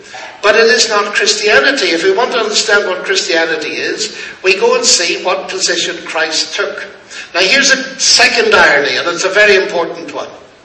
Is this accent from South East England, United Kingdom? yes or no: no; Northern Ireland, United Kingdom; because I come from Northern Ireland. I'm not only Irish, I'm not only an Ulster, I'm an Ulster Scot